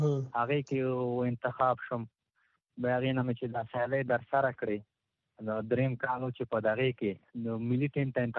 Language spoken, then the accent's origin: Pashto; Nangarhar, Afghanistan; زه خپل چیما د ننګرهار ولایت یم